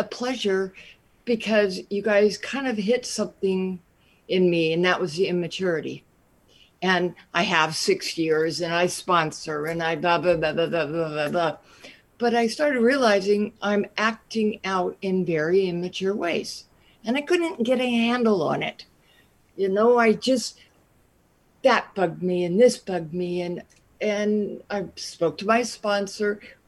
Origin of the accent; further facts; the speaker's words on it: California, United States; I'm from Southern California. Southern California.